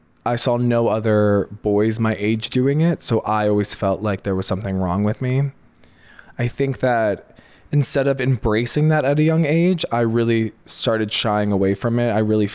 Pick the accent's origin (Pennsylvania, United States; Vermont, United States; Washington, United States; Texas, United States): Pennsylvania, United States; Chester Springs; I grew up in Pennsylvania, Chester Springs, Pennsylvania. Mm-hmm. So it was, really interesting, very conservative, very small town.